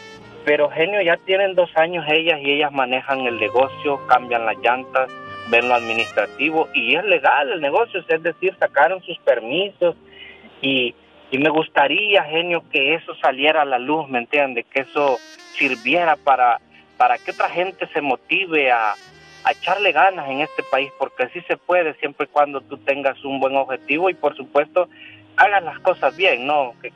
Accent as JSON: {"language": "Spanish", "country": "El Salvador", "said": "yo soy salvadoreño."}